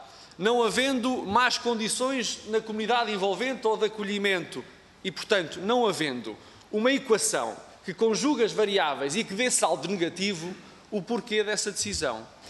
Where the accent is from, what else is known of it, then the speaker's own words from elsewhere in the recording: Coimbra, Portugal; do nosso distrito de Coimbra, de onde sou proveniente também